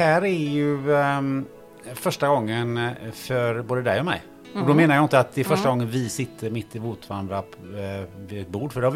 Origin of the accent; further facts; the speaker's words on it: Gothenburg, Västra Götaland County, Sweden; accent: Gothenburg; Jag har lite svårt att nu ska jag prata rikssvenska. Pratar jag som, låter jag som en göteborgare nu?